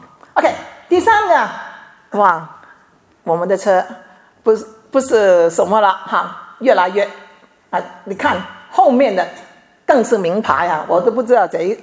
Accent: China; 你知道吗？我们中国人很喜欢人胖胖的、肥肥的

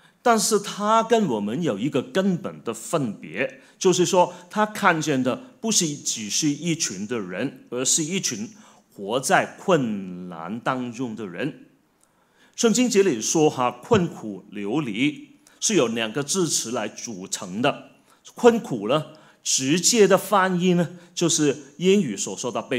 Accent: Hong Kong; also born or lived in Melbourne; 我们从香港来，香港到墨尔本，墨尔本又回香港，香港又回来

